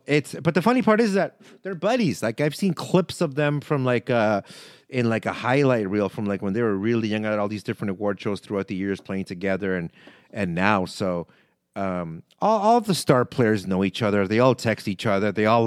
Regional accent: Canada; Being Canadian, Italian, however you want to break it down.

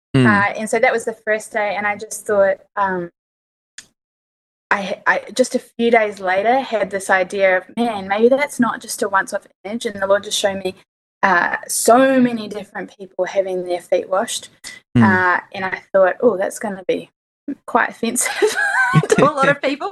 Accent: New Zealand; I'm actually a Kiwi from New Zealand.

